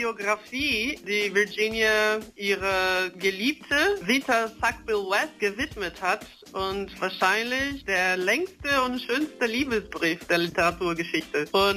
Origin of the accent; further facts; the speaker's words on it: Brazil; German is a second language; weil ich bin kein Englisch-Muttersprachlerin und ich komme aus Brasilien eigentlich